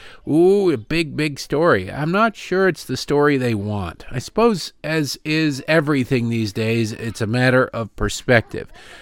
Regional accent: Detroit, Michigan, United States; As we called it when I was growing up in Detroit, Devil's Night.

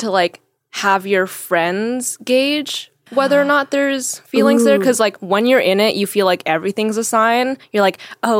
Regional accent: Vancouver, British Columbia, Canada; So I'm from Vancouver, so I don't have that accent. If you're from the east side, though, it's, like, heavy.

